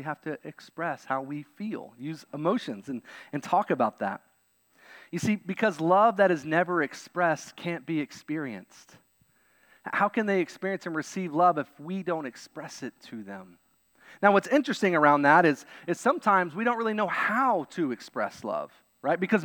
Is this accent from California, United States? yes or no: no; Kentucky, United States; I say that because I'm from Kentucky, okay?